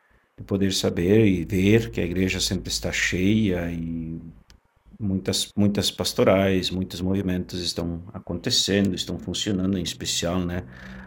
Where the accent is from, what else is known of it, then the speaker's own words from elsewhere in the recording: São José do Inhacorá, Rio Grande do Sul, Brazil; na minha terra natal, São José do Inhacorá.